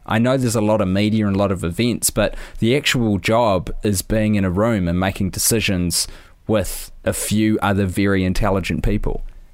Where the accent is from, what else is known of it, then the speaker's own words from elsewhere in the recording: New Zealand; And I'm a dude from New Zealand